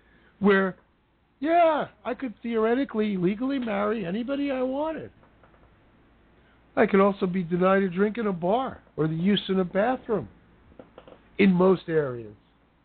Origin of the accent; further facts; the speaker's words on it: United States; I'm an American. I don't want the United States to be a joke, but we are.